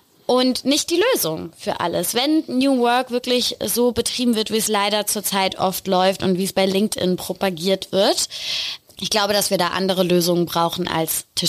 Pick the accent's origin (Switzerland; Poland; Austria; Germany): Germany; Rhineland-Palatinate; Ich komme aus der Pfalz, hallo.